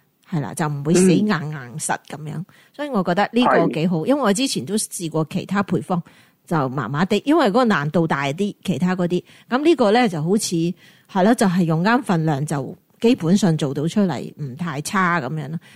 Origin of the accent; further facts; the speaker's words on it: Guangdong, China; 咁因为我哋系广东人，所以咧。对啲面粉嗰啲好似唔系几在行